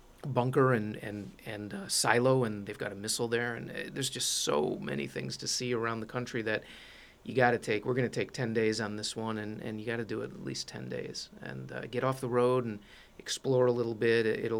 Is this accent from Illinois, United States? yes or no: yes; Illinois, United States; I'm from Illinois, so it's sort of a natural Midwest thing to do.